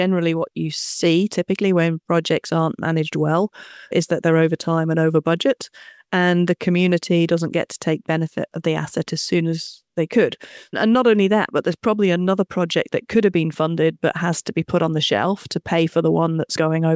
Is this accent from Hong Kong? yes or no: no; United Kingdom; now in United States; As you can probably tell, I don't have a native New York accent. I was brought up in the UK and I went to the University of Manchester.